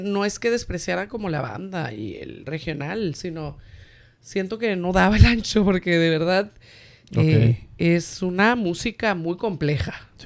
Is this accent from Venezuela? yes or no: no; Guamúchil, Sinaloa, Mexico; moved away as an adult; now in Mexico City, Mexico; soy sinaloense, soy norteña. Nací en Guamúchil, Sinaloa.